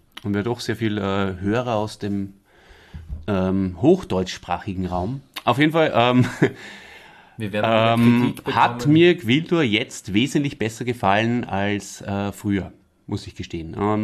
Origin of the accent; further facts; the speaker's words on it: Austria; wie man bei uns in Österreich sagt